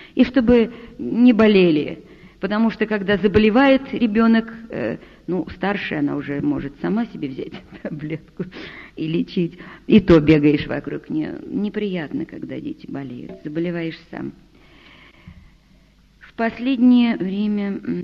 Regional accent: Saint Petersburg, Russia; Вы знаете, значит, я ленинградка, я вам уже говорила.

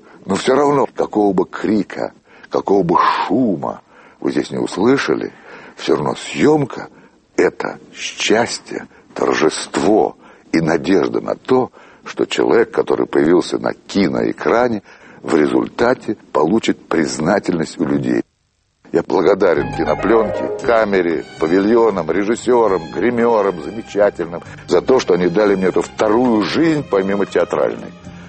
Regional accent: Moscow, Russia; О Ленинграде я, маленький москвич, слышал очень много.

